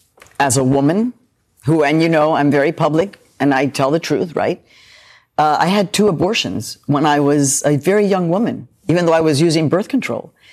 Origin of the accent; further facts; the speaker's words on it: Chicago, Illinois, United States; also born or lived in Mexico; I'm a Midwesterner. I'm from Chicago. I mean, I'm a Mexican immigrant. But Midwesterners, we're kind of earnest in that sense.